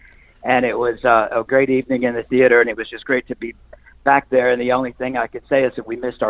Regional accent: Montgomery, Alabama, United States; also born or lived in New York; I lived in New York for years, but I'm from Montgomery, and I'm now back at my job.

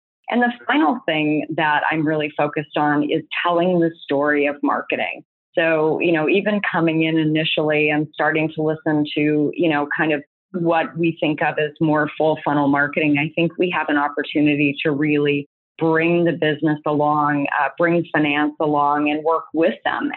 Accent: United States; even coming from Canada to the US, you know, and I'm American.

